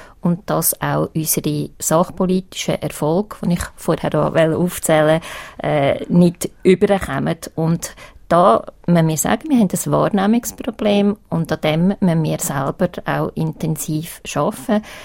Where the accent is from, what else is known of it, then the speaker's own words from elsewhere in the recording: Uri, Switzerland; weil eben ich komme aus dem Kanton Uri.